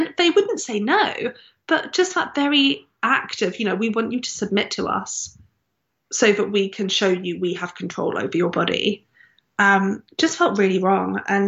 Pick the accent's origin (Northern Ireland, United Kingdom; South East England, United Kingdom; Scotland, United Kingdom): South East England, United Kingdom; Brighton; I grew up in Brighton by the sea and next to a beautiful park, St. Answell's Park.